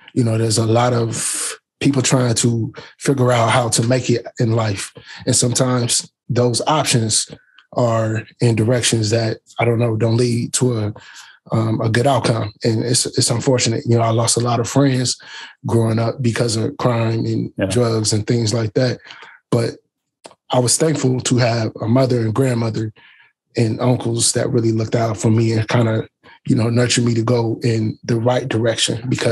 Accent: Canton, Ohio, United States; But as far as my background, I'm from Canton, Ohio. And Canton is a old steel mill town.

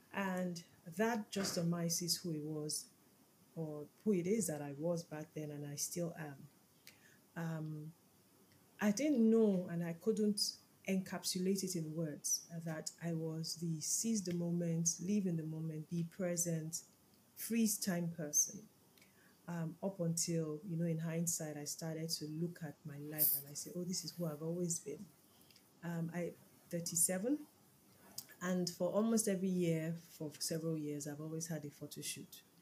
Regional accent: Nigeria; as well as life living in Nigeria as a Nigerian.

